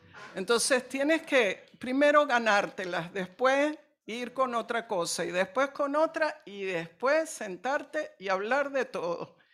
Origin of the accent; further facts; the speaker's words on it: Barcelona, Catalonia, Spain; yo vengo de Barcelona, yo podría quedarme en una iglesia en Barcelona